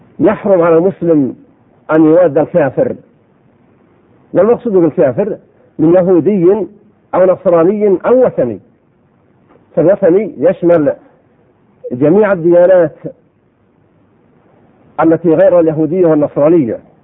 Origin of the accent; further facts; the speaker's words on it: Saudi Arabia; ونحن بحمد الله في بلادنا المملكة العربية السعودية